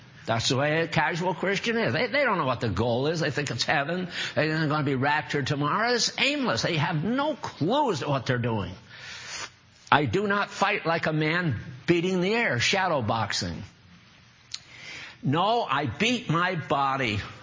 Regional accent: United States; We're Americans. I'm an American. I've been raised in this country, and I know how we do.

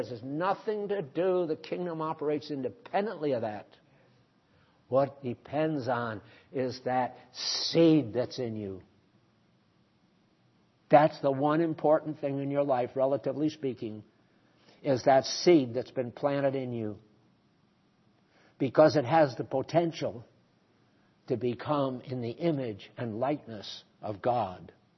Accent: New England, United States; Well, of course, I come from New England.

